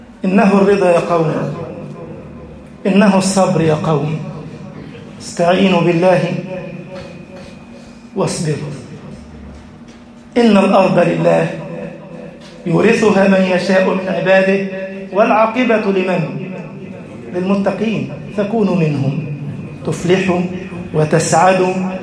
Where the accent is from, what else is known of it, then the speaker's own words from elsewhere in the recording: Egypt; اللهم اجعل بلدنا مصر أمنا أمانا